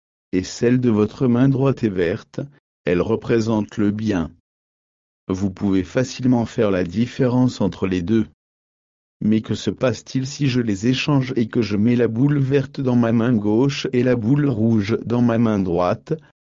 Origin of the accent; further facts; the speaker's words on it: South Africa; Quand nous avons grandi en Afrique du Sud, je n'ai jamais vraiment.